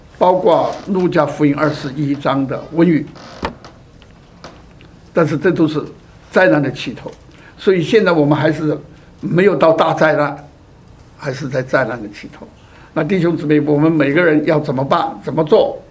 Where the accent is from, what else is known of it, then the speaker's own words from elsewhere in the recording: Sichuan, China; 我因为他是四川人，我也是四川人嘛，所以叫做同乡。